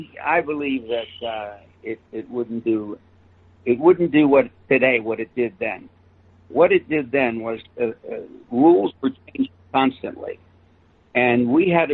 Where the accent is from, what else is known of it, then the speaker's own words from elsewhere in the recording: New York City, New York, United States; growing up in New York City, having been a junior high English teacher and having worked in East Harlem as a welfare investigator, and growing up Italian, I had a little bit of a gift of gab.